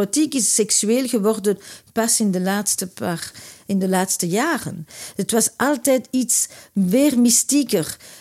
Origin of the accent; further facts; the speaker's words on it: Antwerp, Flanders, Belgium; now in Brussels, Belgium; nu zit ik in Brussel, maar ik kom uit Antwerpen.